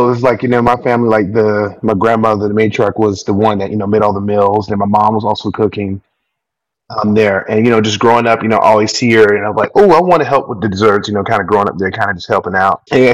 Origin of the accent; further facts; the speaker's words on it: Miami, Florida, United States; now in Orlando, United States; I was born and raised in Miami. Born and raised in Miami, and then I've been now in Orlando now for 18 years.